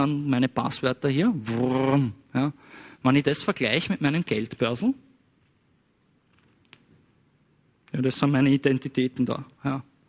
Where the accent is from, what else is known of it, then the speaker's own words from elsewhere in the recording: Austria; wie man so klassischerweise bei uns in Österreich sagen würde